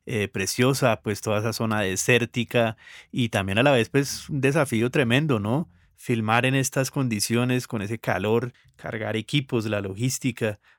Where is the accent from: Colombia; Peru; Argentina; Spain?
Colombia; esas son las historias que nos identifican como colombianos, con las historias pues que crecimos y que son la base pues de nuestra cultura